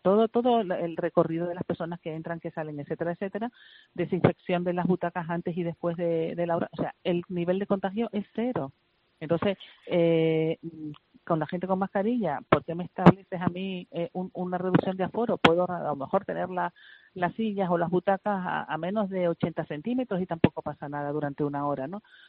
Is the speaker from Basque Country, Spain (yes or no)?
no; Canary Islands, Spain; Es nuestra responsabilidad como canarios primero, pero también como españoles, ¿no?